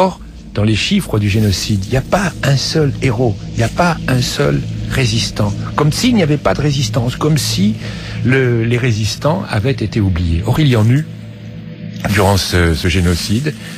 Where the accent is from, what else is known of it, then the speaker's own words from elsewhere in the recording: France; nous en tant que Français